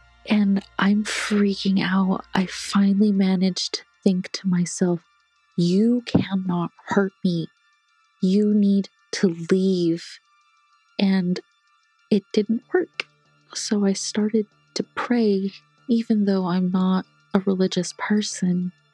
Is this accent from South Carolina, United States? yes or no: no; San Diego, California, United States; I am from San Diego, California.